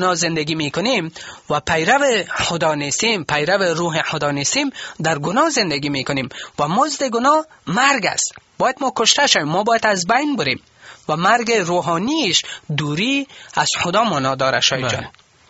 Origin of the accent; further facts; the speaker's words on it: Kabul, Afghanistan; وقتی که میگیم ما بچه کابل هستم، من مربوط به کابل هستم. من از کابل هستم.